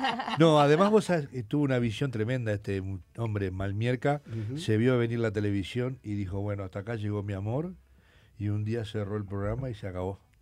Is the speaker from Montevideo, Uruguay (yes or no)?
yes; Montevideo, Uruguay; Yo nací, me crié en el Paso Molino